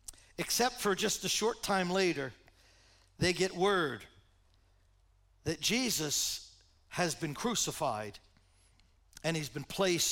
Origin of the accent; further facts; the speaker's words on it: Pennsylvania, United States; because I grew up on Spruce Avenue, you know, two blocks from here.